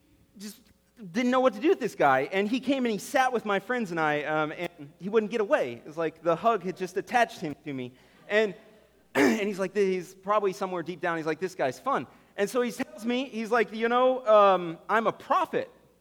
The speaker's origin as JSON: {"language": "English", "region": "Indiana", "country": "United States", "tie": "born or raised there", "said": "I grew up in Indiana. Born and raised there, went to Anderson University"}